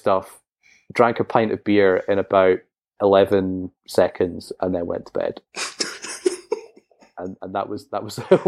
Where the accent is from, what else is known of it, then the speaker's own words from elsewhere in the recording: Scotland, United Kingdom; well, I'm Scottish. And when you get married in Scotland, you wear kilts.